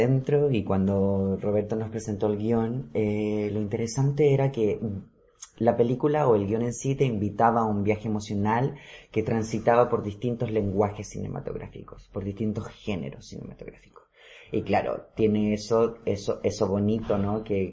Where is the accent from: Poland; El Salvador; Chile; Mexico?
Chile; now in Mallorca, Spain; Hace un año y medio estoy en Mallorca y bueno, de Chile ya he salido hace un año y medio.